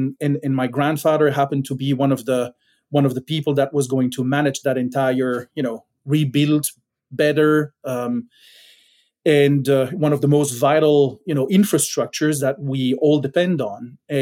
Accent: Belgium; English is a second language; now in United States; I grew up in Belgium, tiny small country in Western Europe.

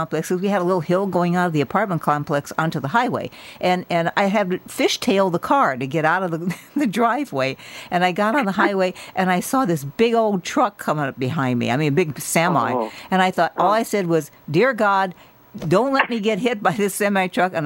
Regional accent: Chicago, Illinois, United States; I'm from originally from in the Chicago area.

